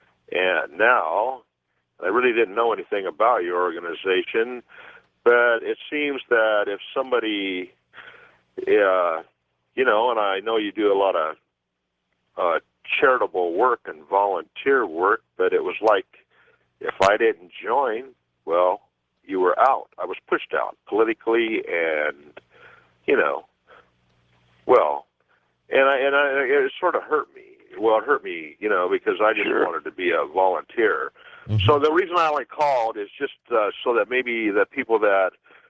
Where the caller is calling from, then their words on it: Pahrump, Nevada, United States; Right now I'm in Pahrump, Nevada.